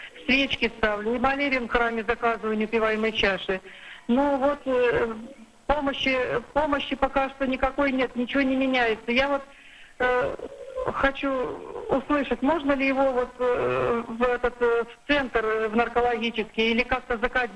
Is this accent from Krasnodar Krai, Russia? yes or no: yes; Krasnodar Krai, Russia; я из Краснодарского края.